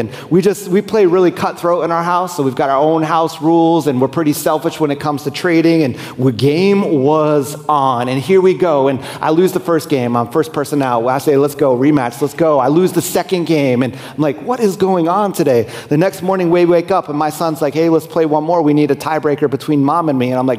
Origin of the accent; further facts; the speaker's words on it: United States; I know that because I'm an American.